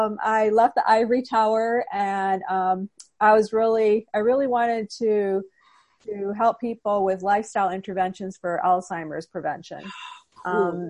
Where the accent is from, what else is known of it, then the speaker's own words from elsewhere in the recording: Houston, Texas, United States; Yeah. I'm from Houston.